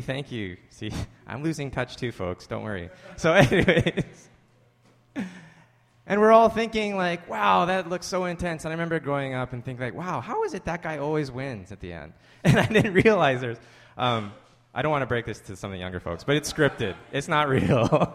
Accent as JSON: {"language": "English", "country": "Canada", "said": "I mean, I'm Canadian, right?"}